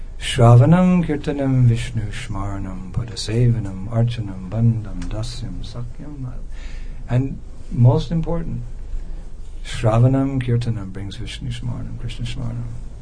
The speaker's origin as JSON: {"language": "English", "region": "California", "country": "United States", "tie": "born or raised there", "said": "When I was a kid, I was from California."}